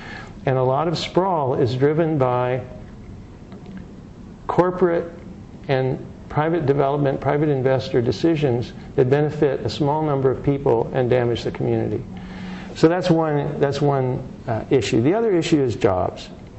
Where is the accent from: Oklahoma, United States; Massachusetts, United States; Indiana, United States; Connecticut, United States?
Indiana, United States; And Indiana, my home state, is one of the major focuses one of the major centers for the manufacture of these big bus-type recreational vehicles.